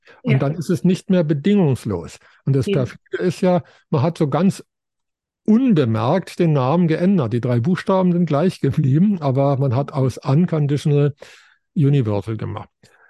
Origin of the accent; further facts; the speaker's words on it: Heilbronn, Baden-Württemberg, Germany; in meiner Stadt, wo ich aufgewachsen bin, in Heilbronn, gibt es ein Kino, das heißt Universum.